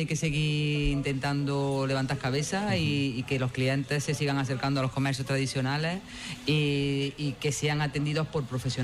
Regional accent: Lucena, Andalusia, Spain; Vamos, yo es que, como verás, soy una enamorada de mi pueblo.

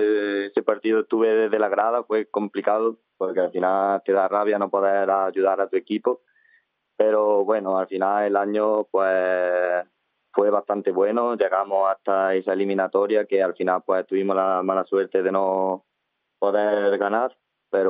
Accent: Doña Mencía, Andalusia, Spain; Yo siempre he jugado aquí en el equipo de mi pueblo, de Mencía.

